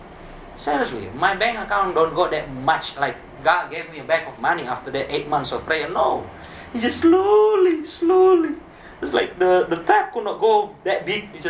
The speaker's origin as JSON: {"language": "English", "country": "Indonesia", "second_language": "English", "said": "That's Indonesia. I'm right in the middle of the K Island over there. Semarang is central Java. Even to go my hometown is like 2 hours flight."}